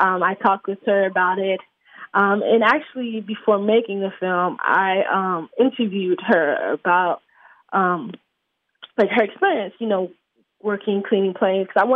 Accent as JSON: {"language": "English", "town": "Newark", "region": "New Jersey", "country": "United States", "said": "finding out I was from Newark, being from Newark was a deciding factor, like, oh, you're from the hometown, you're from, like, you know, you're from New Jersey"}